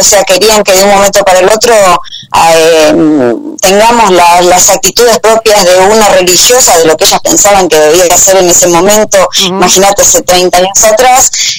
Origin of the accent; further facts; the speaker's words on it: Justiniano Posse, Córdoba, Argentina; Sí, de Justiniano Pozo, en provincia de Córdoba.